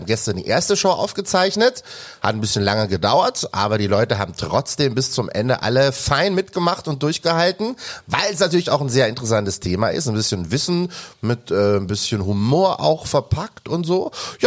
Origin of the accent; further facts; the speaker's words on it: Bavaria, Germany; Ich komme vom Dorf, aus Bayern. Da ist nicht viel mit Fernsehen.